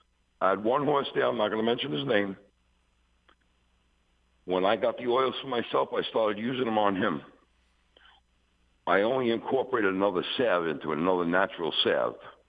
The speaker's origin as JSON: {"language": "English", "region": "Missouri", "country": "United States", "said": "I'm from Missouri."}